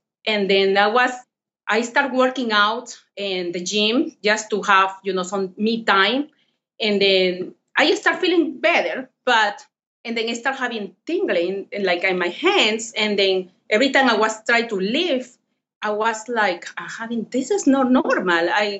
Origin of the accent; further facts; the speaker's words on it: Lima, Peru; English is a second language; from Lima, Peru, to start it with. So English is not my first language, so bear with me and my accent.